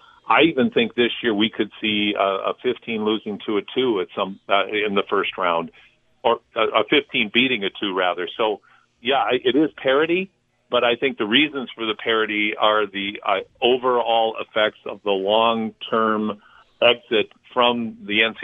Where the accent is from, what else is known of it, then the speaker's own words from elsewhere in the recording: Iowa, United States; Well, I'm a bit of a homer here because I'm from Iowa, so I'm hoping University of Northern Iowa will be one of those dark horses.